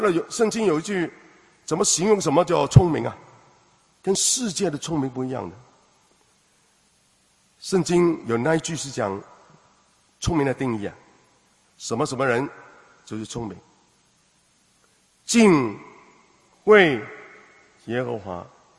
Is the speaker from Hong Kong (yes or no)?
yes; Hong Kong; 我是香港来的，香港来很多人很多时候要怎么样，好精的啊。